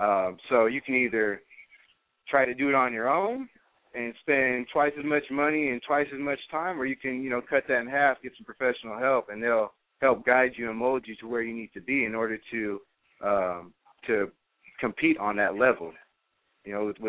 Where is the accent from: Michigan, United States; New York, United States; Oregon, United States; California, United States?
Oregon, United States; Portland; You know, I'm from Portland, Oregon, and I seek her out.